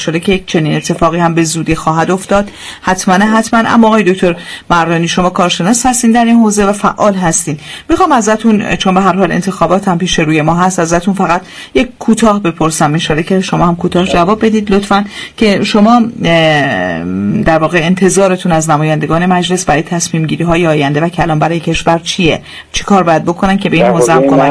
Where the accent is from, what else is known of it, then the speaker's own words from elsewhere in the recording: Iran; من به عنوان یک ایرانی و خیلی همه ایرانی ها از خداشونه که این اتفاق بیفته